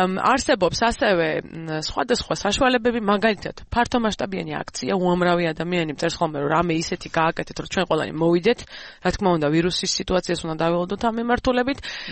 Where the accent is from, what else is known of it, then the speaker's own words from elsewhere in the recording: Guria, Georgia; მე გურული ვარ მე თვითონ.